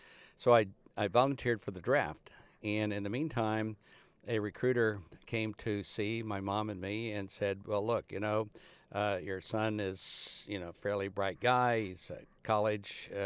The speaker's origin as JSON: {"language": "English", "town": "Uvalde", "region": "Texas", "country": "United States", "tie": "born or raised there", "said": "I was born in Uvalde, Texas on July 19, 1940. I was one of seven children. We lived down on the river, so to speak, in a one-room house that had a porch."}